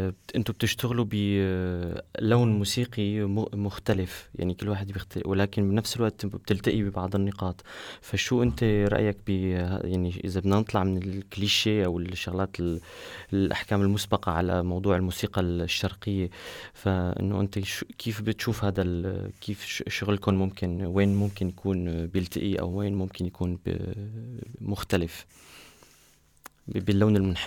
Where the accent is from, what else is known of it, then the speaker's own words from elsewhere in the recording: Syria; French is a second language; moi je viens de l'est de la Syrie, qui est un peu différente de Liban, donc il y a un peu de différence aussi sur l'accent des paroles.